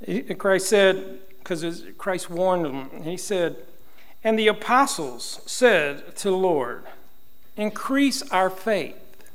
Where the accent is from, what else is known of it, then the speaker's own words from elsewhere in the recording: Kentucky, United States; it was big news in where I grew up because he only lived 30 miles from my hometown in Kentucky. So it was big news around the town.